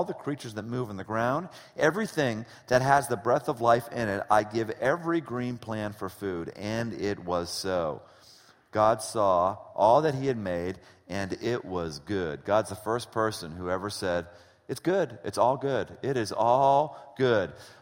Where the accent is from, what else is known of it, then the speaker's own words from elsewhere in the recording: United States; I'm an American, right? I mean, everybody in America has freedom.